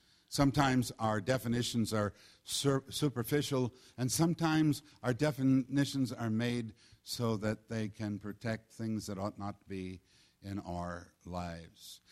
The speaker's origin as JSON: {"language": "English", "region": "England", "country": "United Kingdom", "said": "I'm an Englishman"}